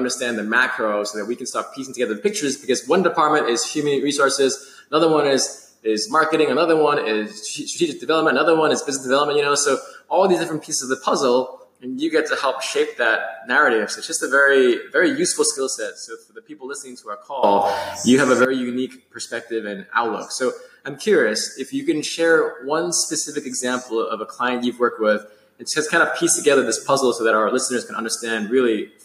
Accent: New York City, New York, United States; I don't know how it was in Europe, in the U.S., growing up in Manhattan, and I mean, growing up in New York City, where Americans love puzzles

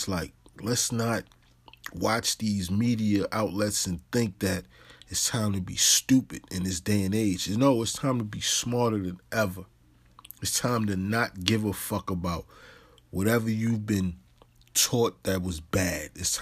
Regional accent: Harlem, New York, United States; Because I come from the city. I come from New York City, Harlem.

